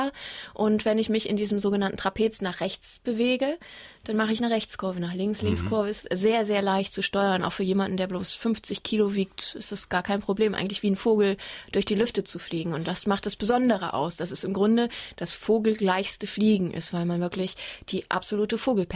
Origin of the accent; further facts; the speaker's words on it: Bremen, Germany; Naja, das ist ja, wo ich herkomme, vom platten Land weg da oben in Bremen.